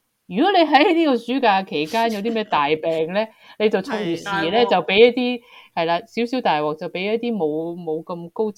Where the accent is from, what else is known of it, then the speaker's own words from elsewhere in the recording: Hong Kong; moved away; 我喺香港大嘅时候系超级自由噶嘛